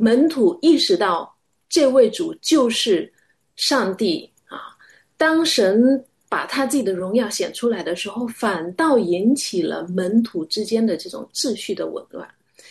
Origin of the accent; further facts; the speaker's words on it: Wenzhou, Zhejiang, China; 甚至我小时候在温州的时候，看不起那些不会讲温州话的人。